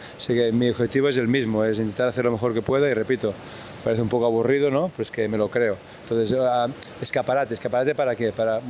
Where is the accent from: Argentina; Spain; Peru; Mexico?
Spain; Me hace ilusión entrar en mi país, en la Liga CB